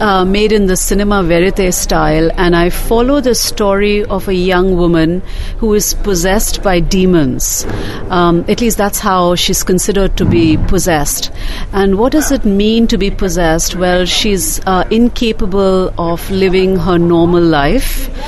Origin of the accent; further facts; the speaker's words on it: Delhi, India; When I was growing up in Delhi, or rather I was going to college in Delhi, I saw a case of possession right in my grandfather's house.